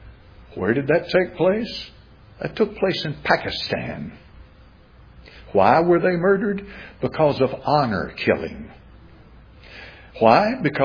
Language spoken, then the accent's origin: English; Tennessee, United States; born there; I'm thankful I was born in East Tennessee.